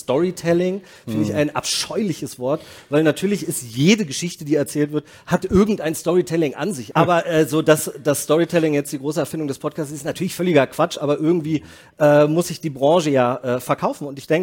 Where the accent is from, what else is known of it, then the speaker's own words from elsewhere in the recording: Berlin, Germany; Ich als Berliner